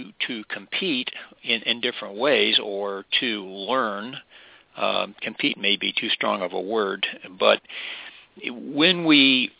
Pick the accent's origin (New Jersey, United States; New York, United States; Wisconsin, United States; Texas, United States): Texas, United States; Well, David, I grew up in Texas, in the South, in the late 50s, early 60s